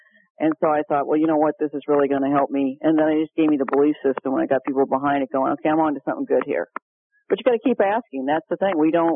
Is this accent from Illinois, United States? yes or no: yes; Chicago, Illinois, United States; since I'm from the Chicago area, my brother's coming up with his whole family and everything to visit us tomorrow.